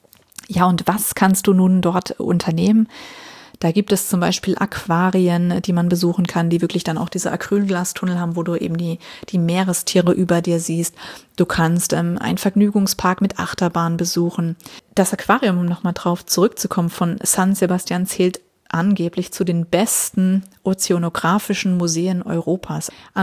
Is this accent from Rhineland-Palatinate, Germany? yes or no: yes; Rhineland-Palatinate, Germany; ich bin ja selbst in der Weinregion aufgewachsen, in der Pfalz